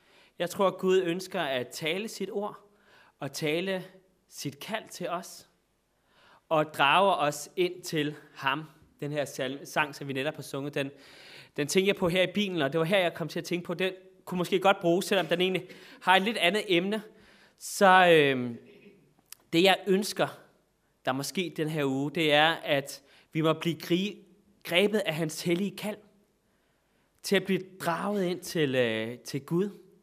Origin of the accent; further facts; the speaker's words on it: Græsted, Capital Region of Denmark, Denmark; also born or lived in Copenhagen; Jeg er selv fra Græsted i Nordsjælland. Har boet i en del år i København, hvor jeg blandt andet har studeret.